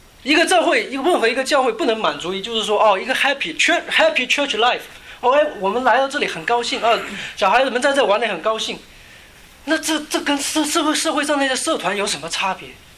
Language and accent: Chinese; China; 我们中国人